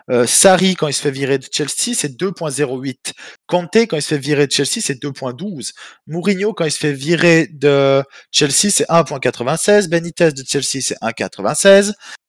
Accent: Switzerland; je me moque assez souvent de la Suisse parce que je suis suisse donc je regarde le championnat.

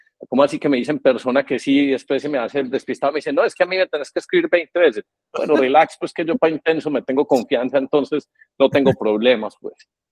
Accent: Cali, Valle del Cauca, Colombia; accent: caleño; a nosotros también se nos sale el caleño, weón, de vez en cuando.

